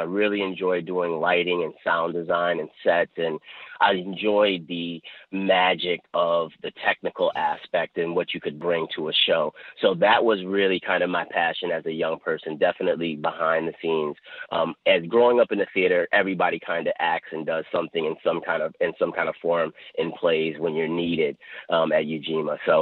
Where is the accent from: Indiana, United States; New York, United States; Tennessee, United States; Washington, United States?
New York, United States; Buffalo; Grew up on the west side of Buffalo on Norwood Avenue.